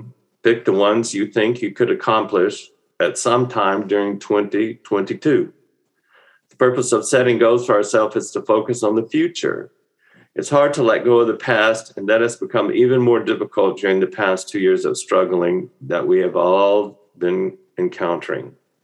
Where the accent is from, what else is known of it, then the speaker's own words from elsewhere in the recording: Mississippi, United States; also born or lived in Alabama; But I grew up in Mississippi and Alabama.